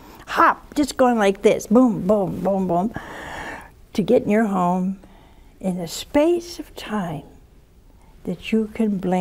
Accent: Ohio, United States; We have people from my home state, Ohio, from Pennsylvania.

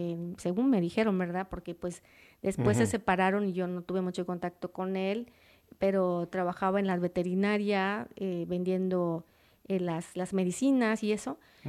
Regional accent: Yucatán, Mexico; born or raised there; also born or lived in Los Angeles, United States

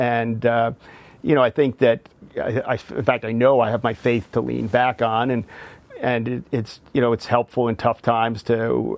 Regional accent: Bronxville, New York, United States; born there; also born or lived in Yonkers; I was born in Bronxville, but quickly, my brother, I'm the oldest of seven, my brother Bill, who's 15 months younger than I am, right before he was born, my parents moved to Yonkers.

